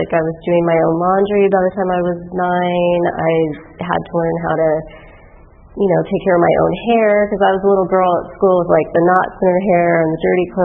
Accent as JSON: {"language": "English", "region": "California", "country": "United States", "said": "And I'm from the Valley, so I drove here this morning from the West Valley, so that was nice."}